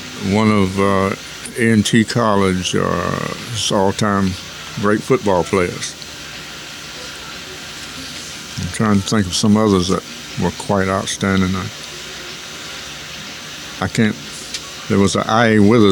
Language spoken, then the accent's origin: English; Davidson, North Carolina, United States; But I have some pleasant memories of growing up in Davidson.